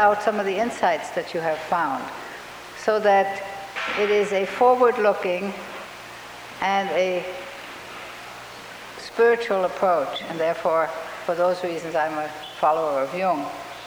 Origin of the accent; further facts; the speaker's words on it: Minneapolis, Minnesota, United States; As you heard yesterday, I'm from Minneapolis and I am a retired therapist.